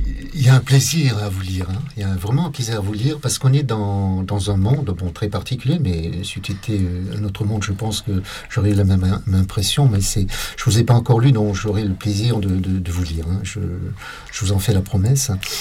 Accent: France; Ça me renvoie aussi à la relation que j'ai pu avoir en tant que Français avec ce pays

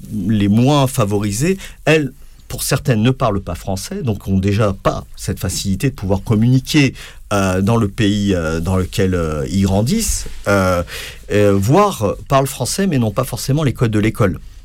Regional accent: Toulon, Provence-Alpes-Côte d'Azur, France; j'ai grandi à Toulon. À Toulon, il n'y a pas de fac de philo.

